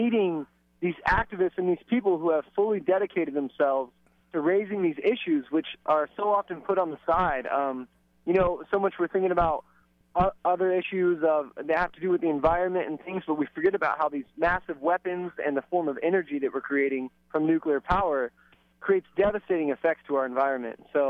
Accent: Kansas City, Missouri, United States; I am from Kansas City, the Missouri side.

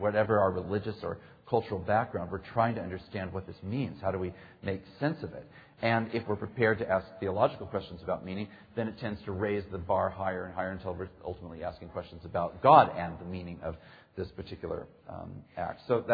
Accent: Yakima, Washington, United States; And when I was raised in Yakima, Washington, which ended up being one of the towns that was the most heavily blanketed with Mount St. Helens ash

